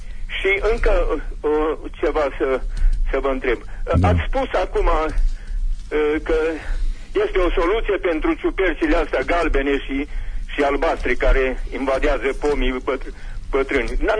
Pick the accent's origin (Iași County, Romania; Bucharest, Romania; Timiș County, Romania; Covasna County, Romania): Covasna County, Romania; Sfântu Gheorghe; de la Sfânt Georgiu.